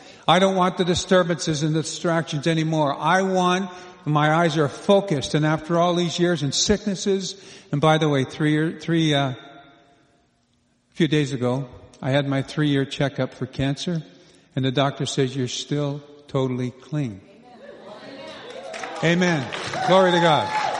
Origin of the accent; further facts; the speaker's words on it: Toronto, Ontario, Canada; also born or lived in Quebec; I mean, there's people that have wondered why we left Quebec, but we were born and raised in Toronto area and sent into Quebec as missionaries. So we went up there for about 12 years.